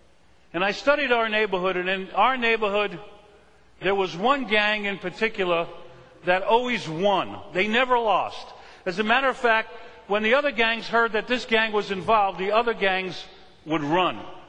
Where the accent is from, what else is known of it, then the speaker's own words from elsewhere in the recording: Brooklyn, New York, United States; I remember when I was growing up in Brooklyn, I was about 11 years old, and I got a revelation. I grew up in Flatbush in Brooklyn